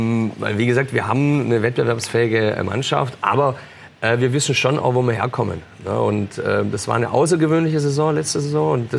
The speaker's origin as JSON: {"language": "German", "region": "Baden-Württemberg", "country": "Germany", "said": "Aber ich bin ja Schwabe, deswegen kann ich es ganz gut einordnen."}